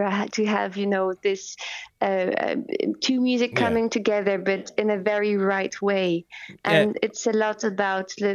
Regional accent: France; I'm French, and I'm also Irish. My mother is Irish, so you know that makes me a nicer French person.

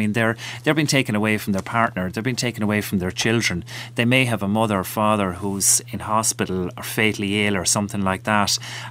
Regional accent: Waterford, Munster, Ireland; now in Cork, Ireland; I'm from Waterford myself, but all of the other lads were from Cork, and where I work and live.

